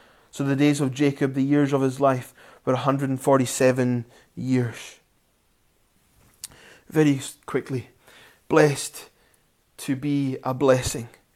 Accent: Scotland, United Kingdom; And we got being Scottish, we got a cracking deal.

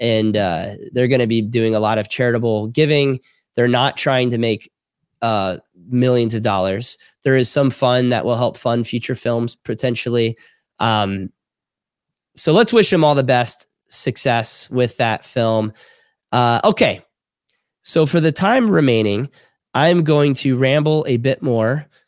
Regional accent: Florida, United States; I'm from Palm Beach County. I used to do real estate.

